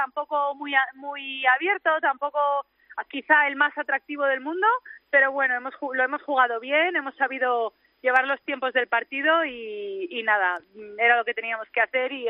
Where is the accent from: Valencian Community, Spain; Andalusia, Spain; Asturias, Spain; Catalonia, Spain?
Asturias, Spain; Gijón; Sí, soy asturiana, sí.